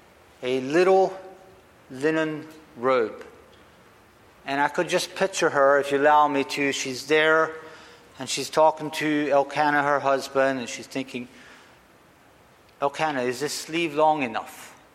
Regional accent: United States; I am from America, I'm married, I have 11 children

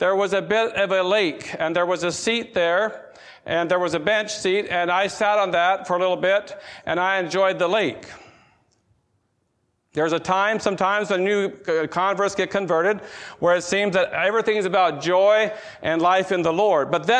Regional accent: North Carolina, United States; I would like to say, we live in the South. We're from North Carolina. In North Carolina, we're in the Bible Belt.

